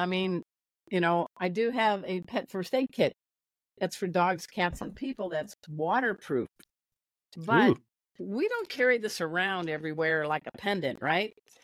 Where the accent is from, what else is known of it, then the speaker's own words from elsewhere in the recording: Crown Point, Indiana, United States; now in Dallas, United States; I'm in Dallas. I'm not from Dallas. I'm a fugitive. I grew up in Chicago, just like near JD and near Chicago, Crown Point, Indiana.